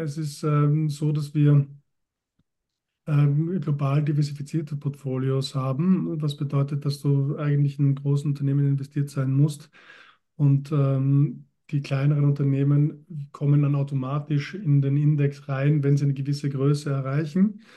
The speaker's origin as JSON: {"language": "German", "country": "Austria", "lives_now": "Switzerland", "said": "Also ich bin Österreicher ursprünglich, lebe schon seit einigen Jahren in der Schweiz."}